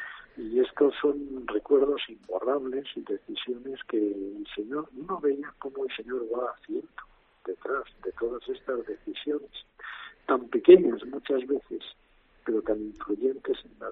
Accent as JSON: {"language": "Spanish", "town": "Aguitapuente", "region": "Castile and León", "country": "Spain", "tie": "born or raised there", "said": "Yo recuerdo que en aquel momento yo hacía el número 17 de los sacerdotes vivientes de mi pueblo, de Aguitapuente."}